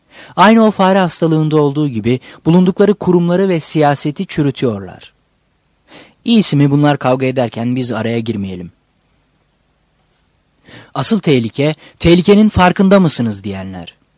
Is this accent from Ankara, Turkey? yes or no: yes; Ankara, Turkey; Ben Ankaralıyım.